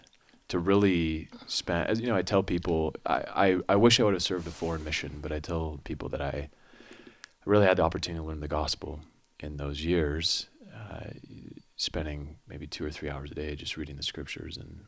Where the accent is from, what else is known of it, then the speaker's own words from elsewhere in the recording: Salt Lake City, Utah, United States; I grew up here in Salt Lake City. I went to Cottonwood High School, played sports there.